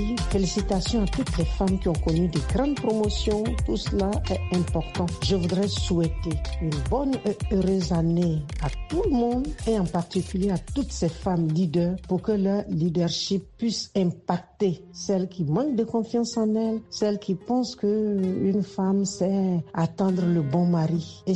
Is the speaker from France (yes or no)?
no; Côte d’Ivoire; psychopédagogue. Je suis de la Côte d'Ivoire.